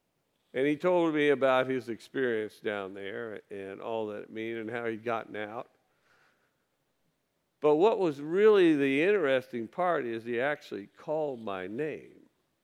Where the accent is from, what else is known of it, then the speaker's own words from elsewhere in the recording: Decatur, Illinois, United States; I moved here in 1998, and of course I grew up here in Decatur